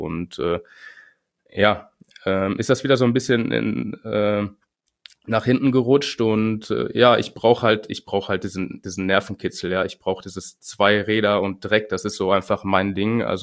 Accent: Winterberg, North Rhine-Westphalia, Germany; Ich komme aus Winterberg. Ich lebe hier jetzt seit 15 Jahren mit meiner Frau zusammen

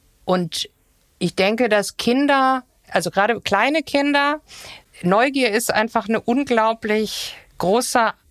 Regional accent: Hamburg, Germany; Hamburg ist auch meine Heimat natürlich

